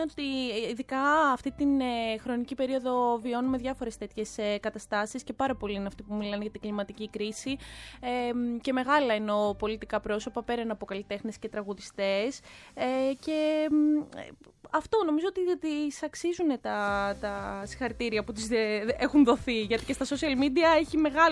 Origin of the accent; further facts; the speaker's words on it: Peloponnese, Greece; Να μην είμαι και τοπικήστρια που είμαι και από Μεσσηνία, είμαστε πολύ ωραίοι.